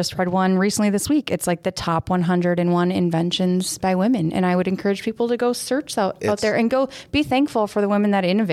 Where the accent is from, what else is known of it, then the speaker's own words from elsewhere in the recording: St. Cloud, Minnesota, United States; I grew up in St. Cloud.